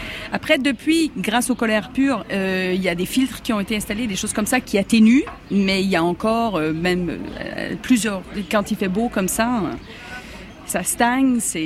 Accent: Montreal, Quebec, Canada; surtout moi qui viens de la ville, j'ai grandi à Montréal

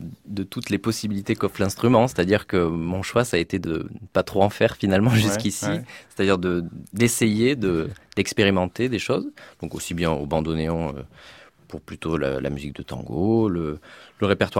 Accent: Auvergne-Rhône-Alpes, France; il faut resituer géographiquement d'où je viens. Donc, je viens du Cantal.

